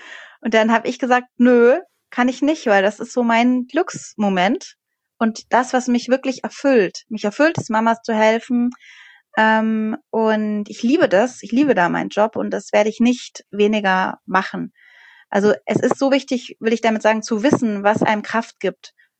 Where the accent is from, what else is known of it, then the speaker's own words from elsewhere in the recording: Bavaria, Germany; Also ich bin aus Bayern.